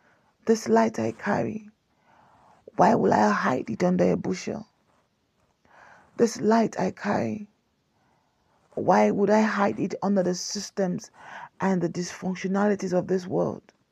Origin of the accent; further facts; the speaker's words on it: Nigeria; but I am a Nigerian and I'm not fraudulent.